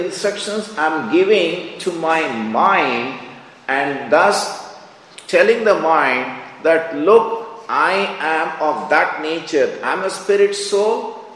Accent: Hyderabad, Telangana, India; as a child, I come from Hyderabad, and it is more than half of Hyderabad is from Urdu speaking community.

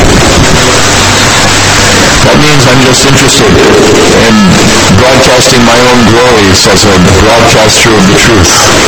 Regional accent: Mathura, Uttar Pradesh, India; You say it, because I'm from Mathura, they won't believe me.

